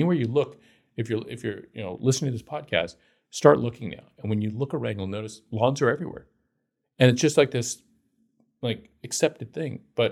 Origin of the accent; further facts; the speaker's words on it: Long Beach, California, United States; And I grew up in Southern California. There's no place where, except maybe Arizona or New Mexico, where it makes less sense to have a lawn than, say, Long Beach, California, my hometown.